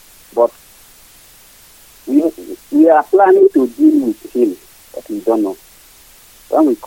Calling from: Masaba, Nigeria; I'm calling you from Masaba. That's where my born sit.

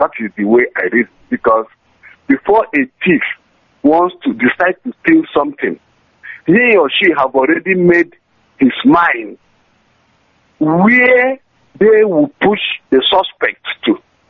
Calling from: Valencia, Valencian Community, Spain; I'm calling from Valencia, Spain, the coordinator for Valencia, by the grace of God.

